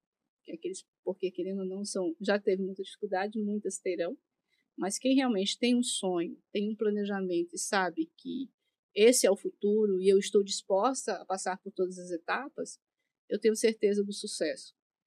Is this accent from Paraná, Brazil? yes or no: yes; Paraná, Brazil; now in Belém, Brazil; Sou do Paraná, moro alguns anos em Belém